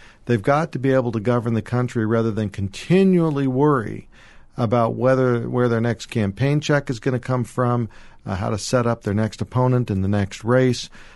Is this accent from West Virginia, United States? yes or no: no; Oregon, United States; I grew up in Northwest Oregon. My wife grew up in Northwest Oregon. We raised our family in Washington County.